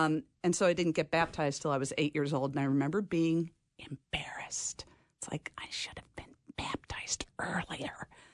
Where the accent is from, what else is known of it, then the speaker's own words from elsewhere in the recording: South Bend, Indiana, United States; I grew up in South Bend, Indiana, which is many of the families in the neighborhood were Catholic